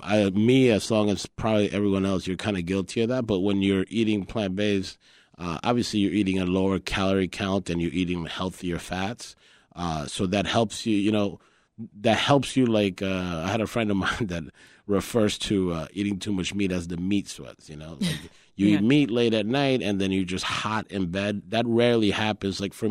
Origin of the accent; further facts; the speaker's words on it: Colombia; English is a second language; also born or lived in New York, United States; now in Chicago, United States; I was born in New York, and my childhood was raised in Colombia. When I came to the U.S., I didn't speak English